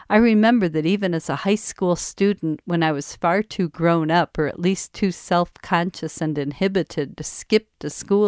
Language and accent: English; Chicago, Illinois, United States; I learned how to whistle by imitating it when I was 5 or 6 years old, growing up in Chicago.